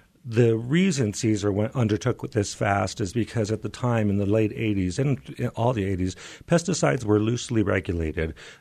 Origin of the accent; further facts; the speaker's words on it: San Fernando, California, United States; when I was in preschool in Head Start in my hometown of San Fernando in California, this was like 1969